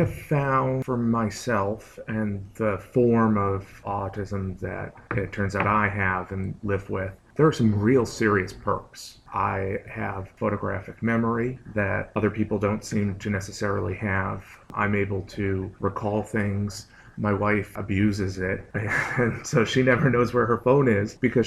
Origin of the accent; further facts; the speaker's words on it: Boston, Massachusetts, United States; So my personal history, I grew up on the South Shore of Boston.